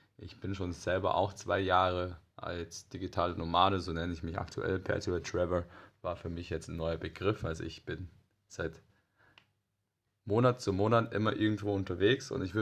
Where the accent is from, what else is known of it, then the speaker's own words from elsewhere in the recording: Germany; born there; aber aktuell bin ich zwar in Deutschland geboren, aber war immer mit dem vietnamesischen Pass versehen, also heißt bedingt der Entwicklung in meiner Familie durch den Vietnamkrieg